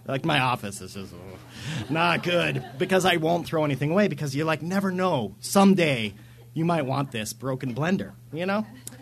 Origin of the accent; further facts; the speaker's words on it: Montana, United States; now in Seattle, United States; When I grew up in Montana, and then I moved to Seattle, because everybody who grows up in Montana moves to Seattle.